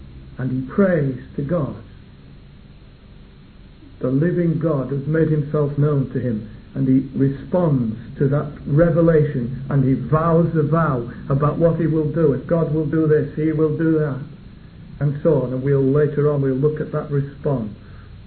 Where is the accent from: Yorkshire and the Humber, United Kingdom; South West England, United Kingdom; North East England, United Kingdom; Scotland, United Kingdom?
Yorkshire and the Humber, United Kingdom; I'm a Yorkshireman, or at least the sort of the one. It's complicated, but I was brought up anyway in Yorkshire